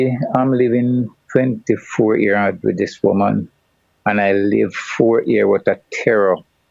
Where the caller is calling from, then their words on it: Jamaica; I'm calling from Jamaica.